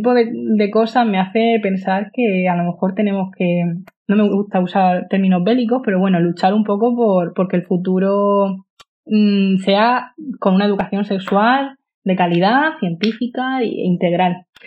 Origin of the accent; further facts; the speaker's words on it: Murcia, Region of Murcia, Spain; yo es que como soy de Murcia, pues bueno, pues eso fue aquí sobre todo